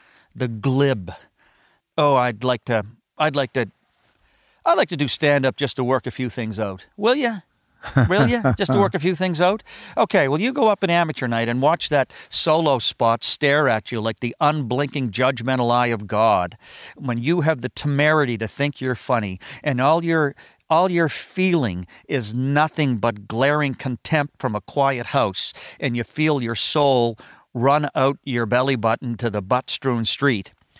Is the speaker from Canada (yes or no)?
yes; Halifax, Nova Scotia, Canada; And I had a great set of friends growing up in Halifax.